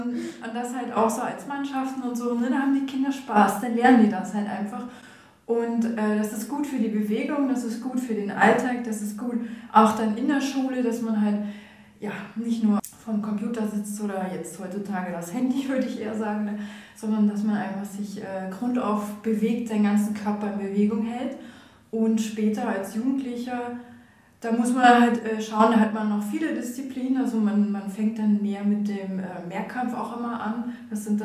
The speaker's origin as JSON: {"language": "German", "country": "Germany", "said": "Ich bin ursprünglich aus Deutschland und habe da auf der Aschebahn das Laufen gelernt."}